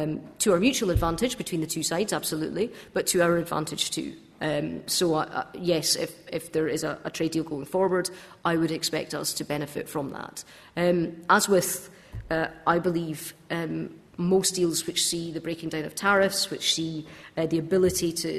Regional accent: Scotland, United Kingdom; as somebody who's never really thought about being Scottish and British

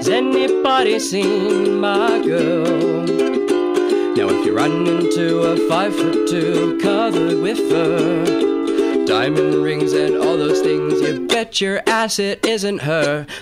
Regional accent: Camp Hill, Queensland, Australia; because when my mum and I were growing up in Camp Hill... I'll tell the story in the show.

